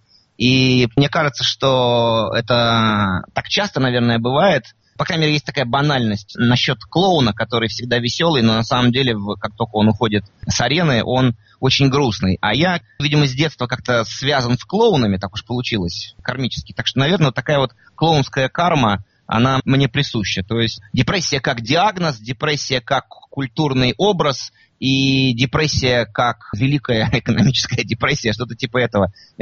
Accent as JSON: {"language": "Russian", "region": "Moscow", "country": "Russia", "tie": "born or raised there"}